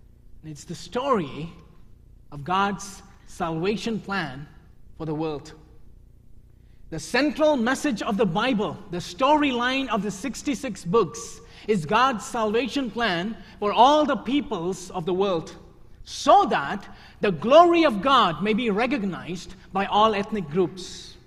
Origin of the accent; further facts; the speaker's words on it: India; I grew up in India in a Hindu family. I was 18 years old when I became a follower of Jesus Christ.